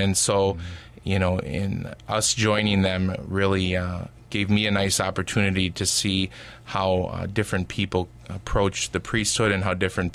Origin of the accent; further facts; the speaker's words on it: Slinger, Wisconsin, United States; I grew up in Slinger, Wisconsin. Went to Catholic grade school and graduated high school in 2001.